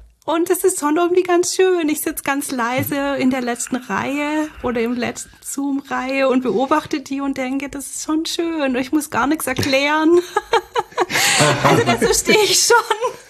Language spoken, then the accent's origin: German; Baden-Württemberg, Germany; in Bad Boll, in der Nähe, wo ich herkomme